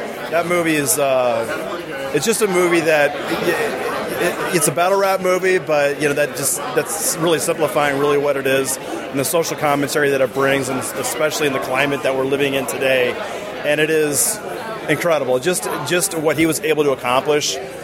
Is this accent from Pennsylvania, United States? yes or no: no; Chicago, Illinois, United States; I'm from Chicago.